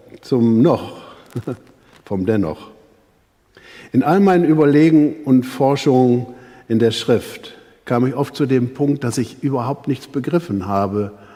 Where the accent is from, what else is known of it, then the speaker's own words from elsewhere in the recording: North Rhine-Westphalia, Germany; Und ich als Westfale würde sagen, da ist noch ein drittes Wort, och.